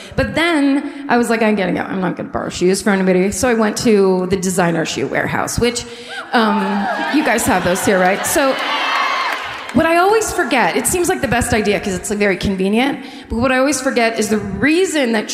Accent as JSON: {"language": "English", "town": "Los Angeles", "region": "California", "country": "United States", "said": "I feel like because we're from Los Angeles, we don't appreciate how great tan lines are."}